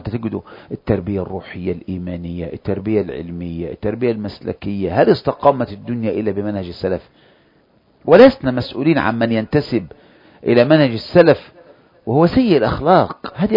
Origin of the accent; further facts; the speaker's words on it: Kafr El Sheikh Governorate, Egypt; وانا جاي لك من كفر الشيخ والاخوة دول من كل مكان